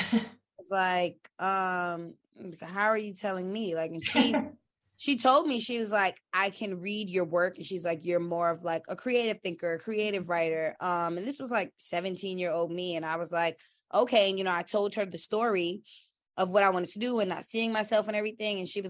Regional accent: New York, United States; And so then I'm from New York, like, was always a hustler, all these things.

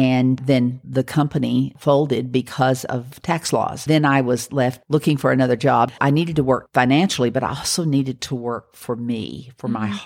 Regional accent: Bowling Green, Kentucky, United States; Well, I grew up in Bowling Green, Kentucky. I graduated from Warren County High School, Go Dragons.

